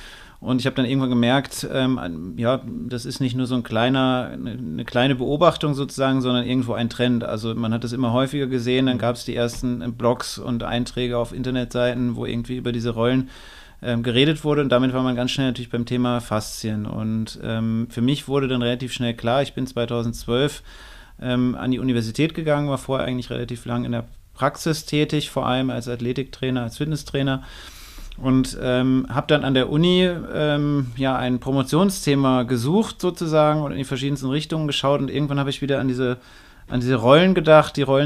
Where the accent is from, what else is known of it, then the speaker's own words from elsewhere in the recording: Northern Germany, Germany; now in Klagenfurt, Austria; Ich war vorher in Frankfurt, jetzt in Kärnten. Ich bin eigentlich Norddeutscher, das ist schon ein anderer Schnack, wie wir sagen, in Norddeutschland